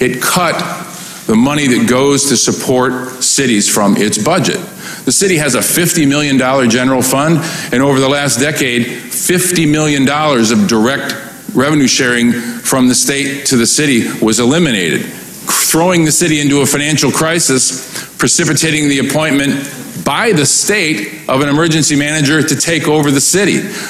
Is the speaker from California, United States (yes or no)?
no; Flint, Michigan, United States; But Flint's my hometown. I grew up in Flint. I raised my children in Flint.